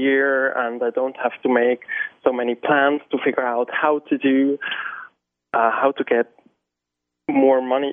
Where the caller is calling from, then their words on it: Hamburg, Germany; I'm calling from Hamburg, Germany.